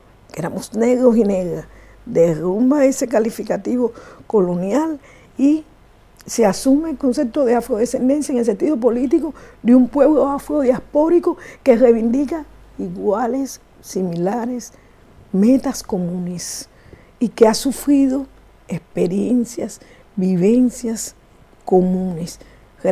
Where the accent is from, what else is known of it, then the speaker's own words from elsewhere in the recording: Cuba; Se discute mucho si somos primero cubanos